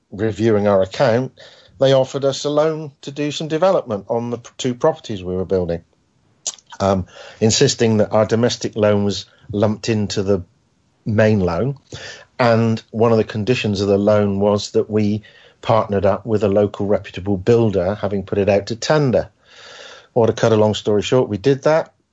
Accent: South West England, United Kingdom; Yes, I'm from Cornwall.

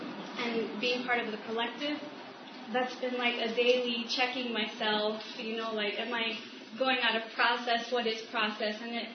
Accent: United States; I was raised here in the United States

